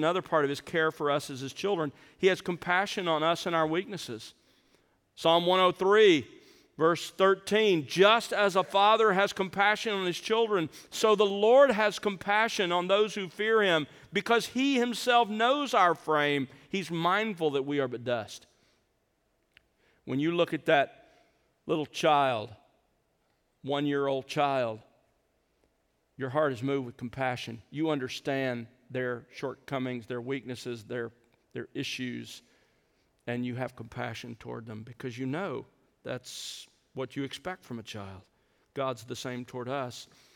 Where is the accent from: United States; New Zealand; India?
United States; the South; Growing up in the South, we grew up calling our father Daddy.